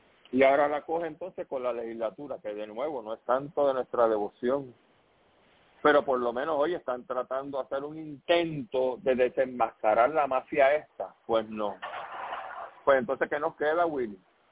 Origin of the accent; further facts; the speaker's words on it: Puerto Rico; que soy puertorriqueño, que nací aquí, pago contribuciones aquí